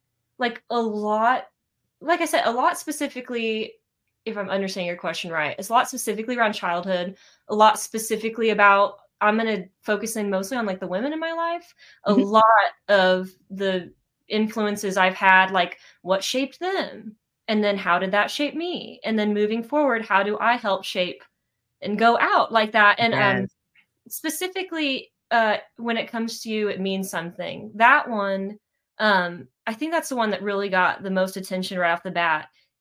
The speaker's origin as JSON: {"language": "English", "region": "Illinois", "country": "United States", "tie": "born or raised there", "said": "I grew up in Southern Illinois, like rural, like a farming family, you know?"}